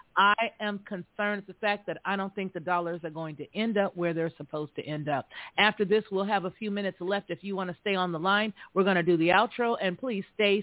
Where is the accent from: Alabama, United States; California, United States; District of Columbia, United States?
California, United States; I was raised in California, and I know that that particular area of San Francisco has always been a beautiful area.